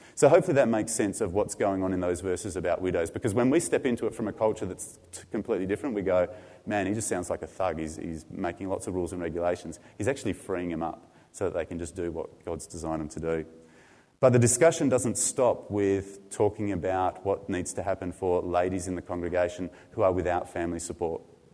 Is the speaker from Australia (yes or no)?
yes; Australia; That anti-authoritarian vibe that comes with being Australian. And there's plenty of research out there that says Australia's fairly unique in that we hate our leaders